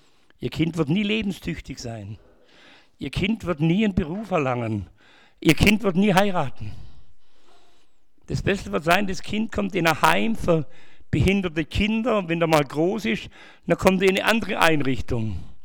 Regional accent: Ulm, Baden-Württemberg, Germany; born there; Ich bin in Ulm geboren. Wer kennt Ulm?

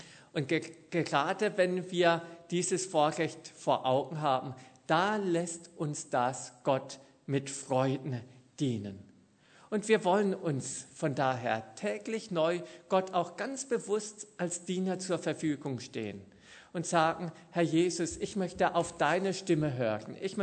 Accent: Germany; in mein Heimatland, Deutschland

